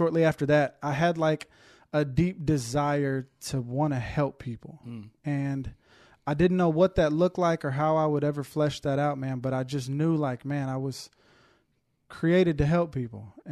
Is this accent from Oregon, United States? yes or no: no; Houston, Texas, United States; I am 32 years old. Born and raised in Houston, Texas.